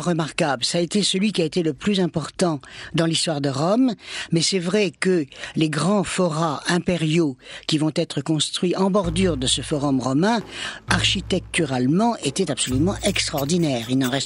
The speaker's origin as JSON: {"language": "French", "country": "France", "said": "je suis française"}